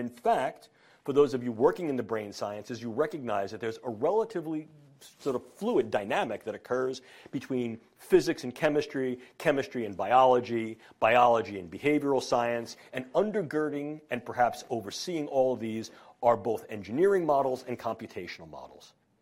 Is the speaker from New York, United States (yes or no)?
yes; New York, United States; accent: New York; as you could tell from my New York accent